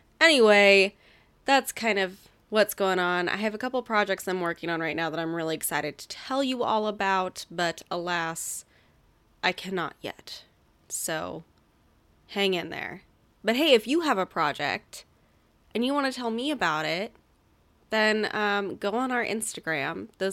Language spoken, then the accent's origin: English; Portland, Oregon, United States; born there; I was born in Portland, so I'm very familiar with the Pacific Northwest